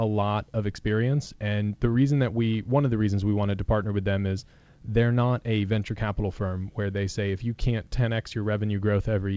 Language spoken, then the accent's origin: English; Florida, United States; also born or lived in North Texas; I grew up in Florida and then North Texas. So we all know that awful summer feeling.